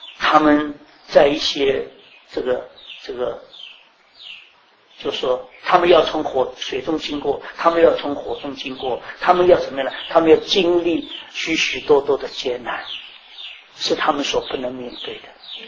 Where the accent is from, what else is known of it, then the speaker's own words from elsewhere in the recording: China; 我们中国人讲说眉毛都烧着了，是不是？